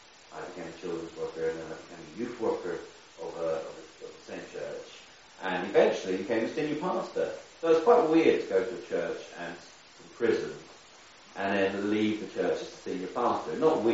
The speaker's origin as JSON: {"language": "English", "town": "Belfast", "region": "Northern Ireland", "country": "United Kingdom", "said": "Like I was saying last night, I'm originally from Ireland. I was born in Belfast and I knew my mother and father."}